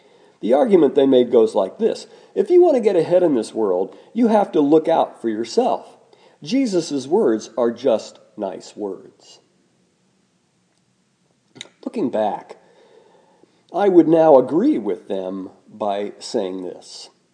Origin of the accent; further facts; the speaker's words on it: Midwest, United States; Is that because I was raised in the Midwest or because I was the son of a farmer?